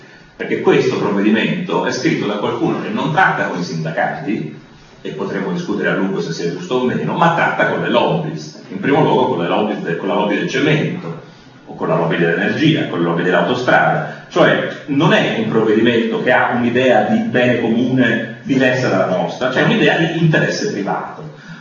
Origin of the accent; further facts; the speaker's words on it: Florence, Tuscany, Italy; Avremmo voluto da Toscani che vincesse Siena, ora non so, da Fiorentina, ma insomma da Toscani avremmo potuto desiderare che vincesse Siena